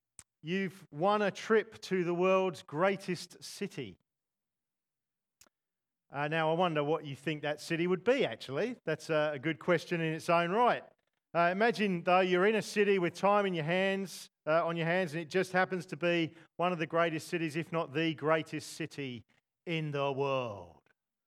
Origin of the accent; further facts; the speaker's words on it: England, United Kingdom; born there; I was born just outside of London.